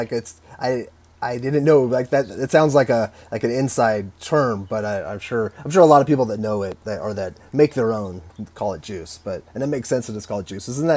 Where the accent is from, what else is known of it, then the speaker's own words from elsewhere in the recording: Los Angeles, California, United States; I had never even heard of Weller's like growing up in Los Angeles.